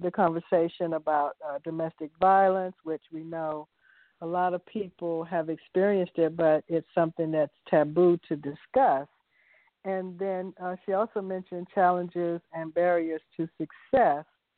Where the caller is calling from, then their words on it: Atlanta, Georgia, United States; I'm calling from the Atlanta area.